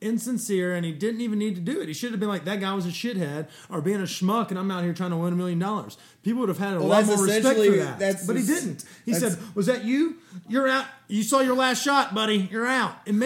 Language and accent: English; United States; I'm going to just call it gravy and French fries because I'm an American.